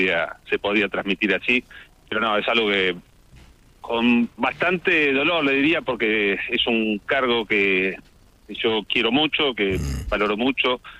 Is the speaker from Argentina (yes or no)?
yes; Neuquén, Argentina; Yo soy de Neuquén, mi esposa, mis 5 hijos están en Neuquén